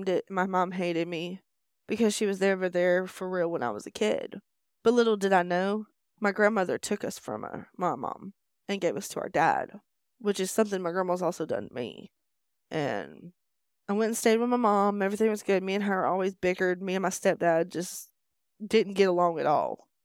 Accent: Smith Station, Alabama, United States; So I'm from Smith Station, Alabama, and I grew up in a neighborhood called Green Acres. It's behind Terry's Groceries in Alabama.

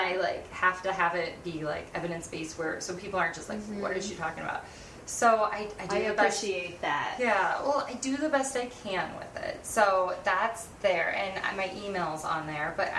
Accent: Erie, Pennsylvania, United States; So I'm from Erie, Pennsylvania, where we get tons of snow.

